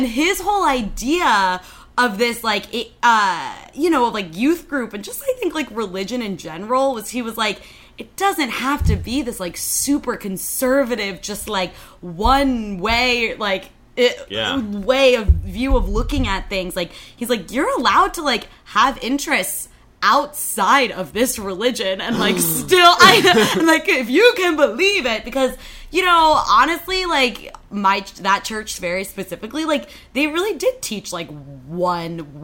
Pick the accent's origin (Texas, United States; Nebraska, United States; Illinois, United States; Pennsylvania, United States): Pennsylvania, United States; Yardley; I grew up in Yardley, Pennsylvania.